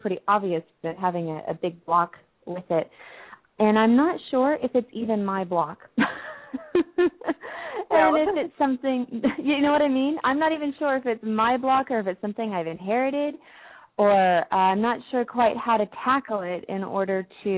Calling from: Dallas, Texas, United States

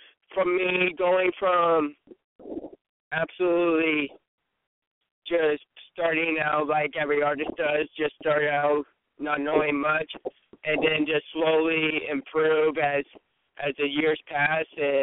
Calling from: St. Maries, Idaho, United States; I'm calling from St. Mary's, Idaho

